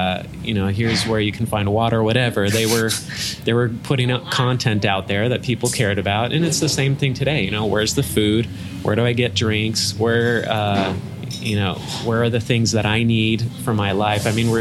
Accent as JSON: {"language": "English", "town": "Arcadia", "region": "California", "country": "United States", "tie": "born or raised there", "said": "So I grew up in Arcadia, California. And when I was growing up, when I was a little kid, Arcadia was a very milky white place to live, let's just say."}